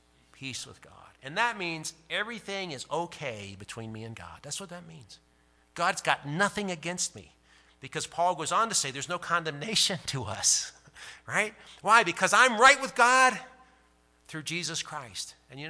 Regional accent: Phoenix, Arizona, United States; I'm from Phoenix, so I'm like, we got spanked.

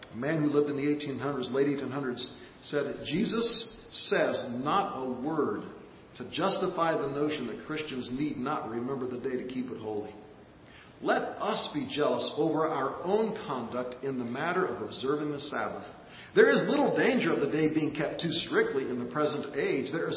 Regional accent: Nebraska, United States; I always like to think that it was corn because I'm from Nebraska.

